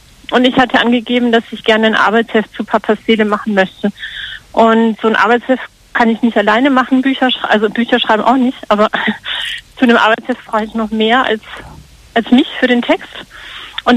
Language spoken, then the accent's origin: German; Karlsruhe, Baden-Württemberg, Germany; ich komme aus Karlsruhe